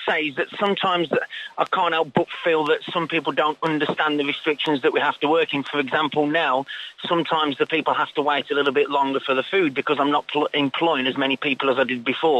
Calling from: Benidorm, Valencian Community, Spain; in Benidorm.

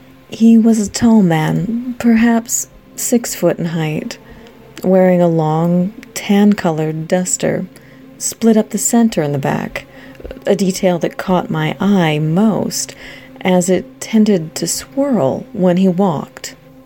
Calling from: Washington, United States; also born or lived in Alpine, California; Hello, Derek. … I'm calling from Washington State. But my call is regarding a time when I lived in Southern California.

